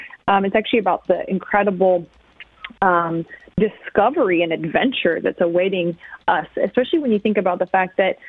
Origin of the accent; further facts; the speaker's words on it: Washington, United States; I grew up in Washington State, going to Lake Chelan, where many of the great apples come from.